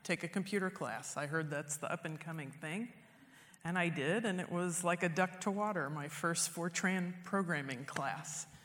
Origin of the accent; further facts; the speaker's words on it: New York City, New York, United States; born there; also born or lived in Phoenix; Well, I was born in New York, New York City.